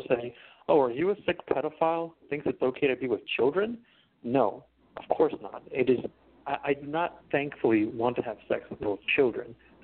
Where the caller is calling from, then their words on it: Los Angeles, California, United States; in Los Angeles, the greatest caller in the history of radio.